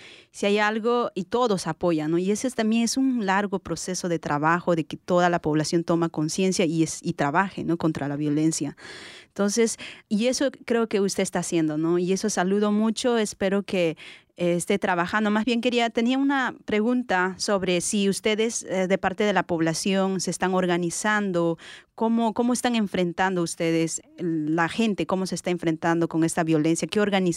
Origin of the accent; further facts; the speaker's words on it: Peru; now in United States; soy peruana. Estoy aquí en Estados Unidos por motivos de estudio